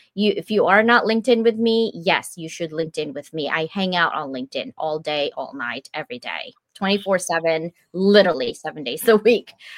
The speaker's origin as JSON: {"language": "English", "country": "Philippines", "said": "I'm Filipino. Like what? I'm from the islands. I don't do cold"}